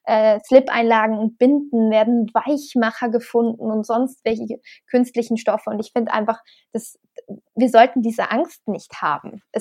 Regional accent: Salzburg, Austria; Ich bin auch in Österreich aufgewachsen tatsächlich.

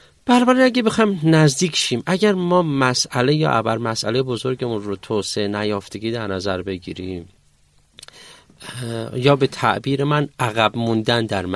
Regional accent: Iran; اینا مسائل حل نشده است که روی دست ما به عنوان یک ایرانی باقی مونده.

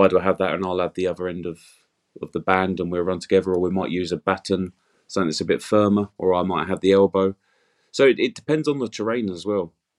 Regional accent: Ramsgate, South East England, United Kingdom; I'm from Ramsgate, and there's all that courage from Dunkirk and the Dunkirk spirit that's been installed in me

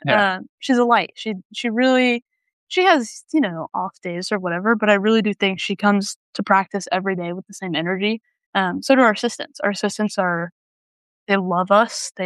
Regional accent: New Zealand; growing up in New Zealand, it was like, in the winter you'd play rugby and in the summer you'd play tennis.

